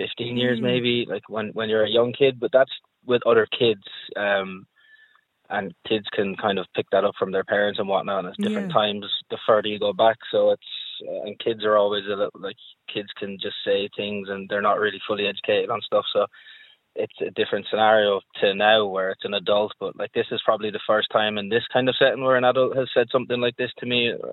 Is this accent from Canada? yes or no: no; Wexford, Leinster, Ireland; also born or lived in England; I've moved back and forth probably from when I was born to Wexford a few times, but been residing here permanently since I was maybe 12 or 13.